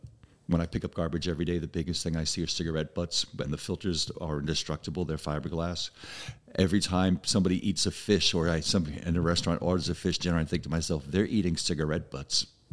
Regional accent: New York, United States; as a little boy in the Bronx, I lived in the projects. I was raised in the Red Hook, which is a very bad project in Brooklyn, and Bronxdale.

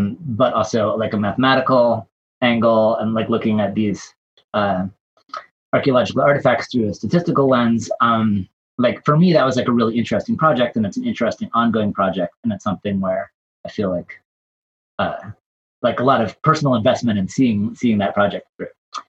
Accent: Vermont, United States; I live on the farm, the sheep farm where I grew up in Vermont, in a house that's now about 180 years old, total disaster of a house.

